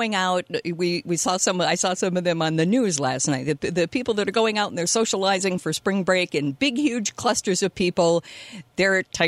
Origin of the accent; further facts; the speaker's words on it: Rochester, New York, United States; In my community growing up in Rochester, I wasn't hearing, you know, any real negativity.